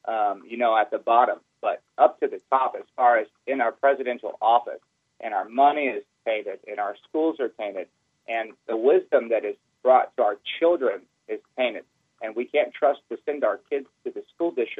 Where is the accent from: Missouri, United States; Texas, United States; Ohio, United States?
Texas, United States; Houston; I'm from Houston, and I wanted to touch on a couple things.